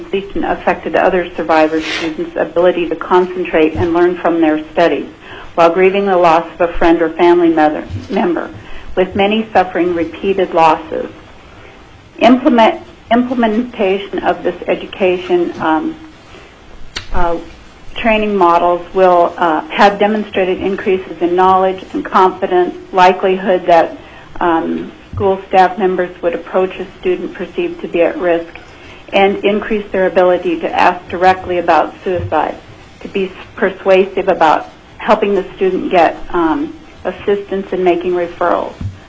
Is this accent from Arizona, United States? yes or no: no; Homer, Alaska, United States; I'm from Homer, Alaska.